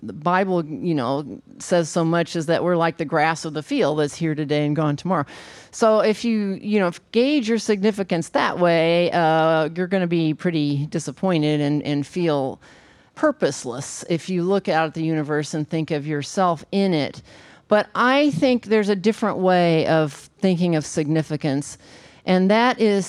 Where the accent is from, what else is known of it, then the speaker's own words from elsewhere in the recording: Arkansas, United States; And so growing up in the Ozarks of northern Arkansas, we're surrounded by nature, mountains, which are really hills, and forests and valleys and lakes and rivers. And I grew up on a farm